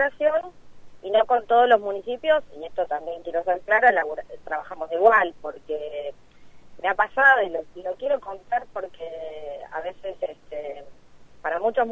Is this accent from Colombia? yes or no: no; La Plata, Buenos Aires Province, Argentina; en mi caso, que siendo platense, tomé la decisión de que puedan actuar las fuerzas acá.